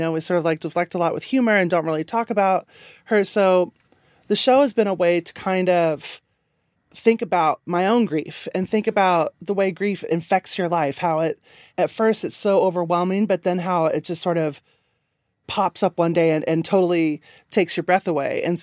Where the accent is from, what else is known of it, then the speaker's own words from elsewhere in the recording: Kansas, United States; And really it is, you know, it's a really great place to grow up. I'm so happy I grew up in Kansas.